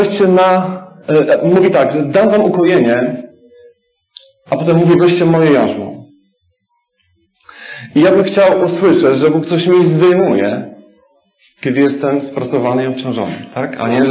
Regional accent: Kostrzyn nad Odrą, Lubusz Voivodeship, Poland; moved away; Nie chciałem wyjechać z Kostrzyna, pochodzę z Kostrzyna nad Odrą.

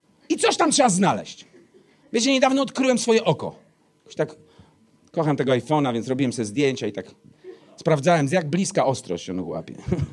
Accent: Elbląg, Warmian-Masurian Voivodeship, Poland; born there; A ty gdzie się urodziłeś? W Elblągu.

